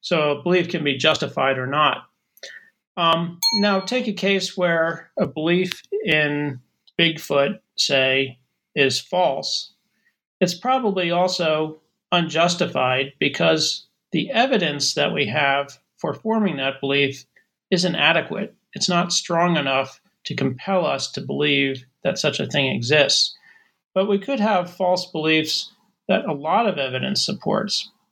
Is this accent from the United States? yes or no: yes; New Jersey, United States; I'm originally from New Jersey. Not that that's very interesting